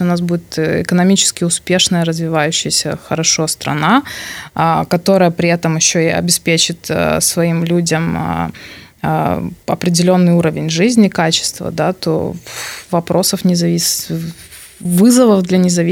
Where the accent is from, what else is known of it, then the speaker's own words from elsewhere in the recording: Ukraine; now in Belarus; я как украинка, которая давно живет в Беларуси, не вижу проблемы понимать и русский, и белорусский язык одновременно.